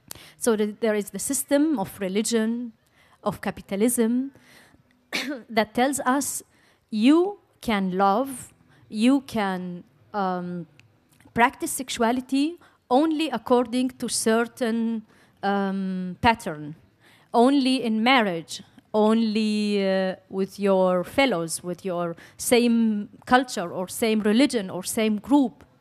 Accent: Palestine; as myself, as I grew up also in Palestine, and with all the privilege that I had

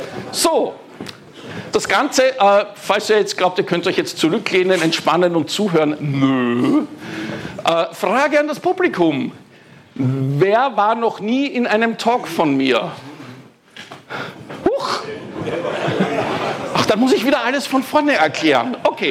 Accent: Vienna, Austria; Ich bin Österreicher, das hört man wahrscheinlich. Ich bin Wiener. Ich spreche relativ schnell und wahrscheinlich für euch vielleicht unverständliches Deutsch.

